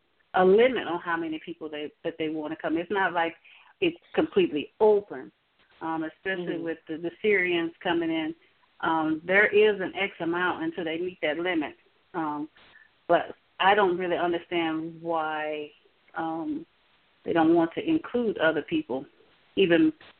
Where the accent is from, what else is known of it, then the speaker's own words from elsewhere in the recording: the South, United States; accent: country; Yeah, I listened to myself the other day and I was like, wow, you know I'm from the South. There's no mistaking. You know, I have the country accent. It's not going anywhere.